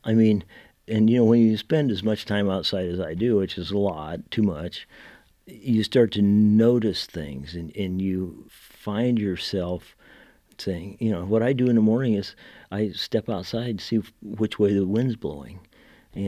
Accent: Ohio, United States; I grew up in Ohio.

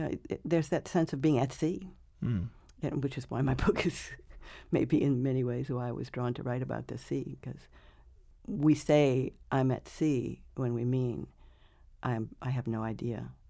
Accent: New Orleans, Louisiana, United States; since I'm from New Orleans, I look at it now with a different, slightly different sensation. I certainly never want to live near water again.

